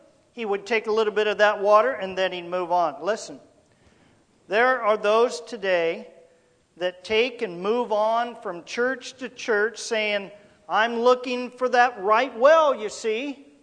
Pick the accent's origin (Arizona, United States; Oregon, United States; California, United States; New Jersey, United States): Oregon, United States; Roseburg; now in Dallas, United States; Before I came here, I was born and raised in Roseburg. I dug a lot of wells in Roseburg, my hometown.